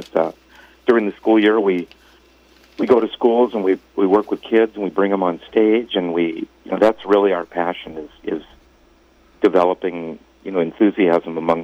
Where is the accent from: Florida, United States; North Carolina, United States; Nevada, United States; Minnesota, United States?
Minnesota, United States; My mom and dad had moved from Minnesota to Dallas. I grew up in Minnesota.